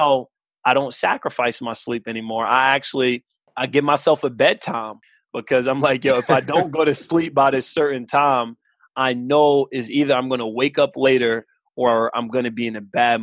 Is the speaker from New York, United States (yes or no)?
yes; New York City, New York, United States; moved away as an adult; also born or lived in Philadelphia / Indianapolis; I'm from New York. I'm from Queens. I'm from Southside. And I went to college in Philly. So that was the first big move because I wanted to see what life was outside of New York.